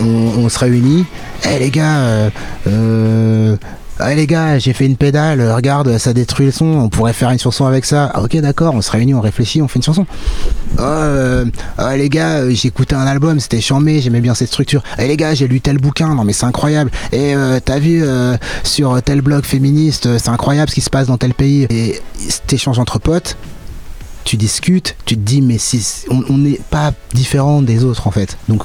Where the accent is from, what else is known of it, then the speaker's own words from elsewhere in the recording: Lille, Hauts-de-France, France; En fait, on vient de Lille, enfin de la métropole lilloise, et c'est vrai que Lille c'est un carrefour.